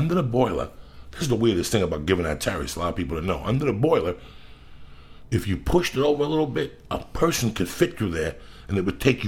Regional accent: North Bergen, New Jersey, United States; And then I had this kid, Mike Giacona, that I grew up with in North Bergen that lives in Jackson, Mississippi.

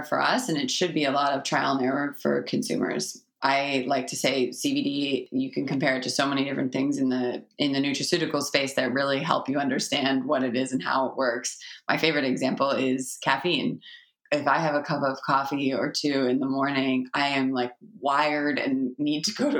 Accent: Toronto, Ontario, Canada; I started Sweet Reason from my hometown, which is Toronto

